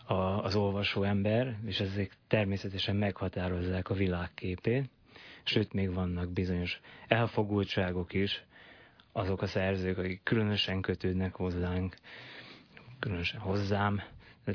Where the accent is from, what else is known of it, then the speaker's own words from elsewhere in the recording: Kishegyes, Vojvodina, Serbia; now in Pécs, Hungary; Kishegyeshez, a szülőfalumhoz is elmélyült így a kötődés.